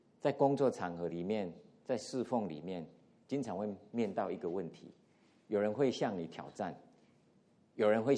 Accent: Taiwan; 我从小就住在乡下，台湾的乡下

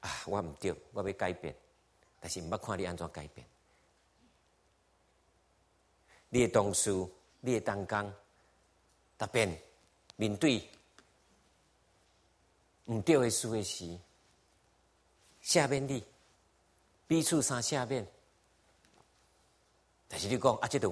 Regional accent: Taiwan; 有当时我们台湾人都说一句话，说别人的孩子死不了

